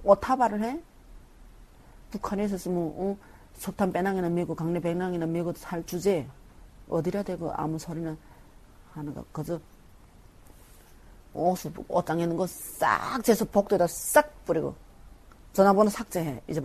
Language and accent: Korean; North Korea; also born or lived in China; 우리는 북한 사람이길래